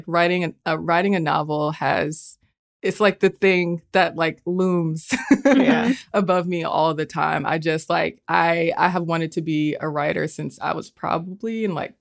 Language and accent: English; Atlanta, Georgia, United States; like me, I grew up in Metro Atlanta, which isn't technically Atlanta, that like I was an Atlanta city kid. I was an Atlanta suburb kid.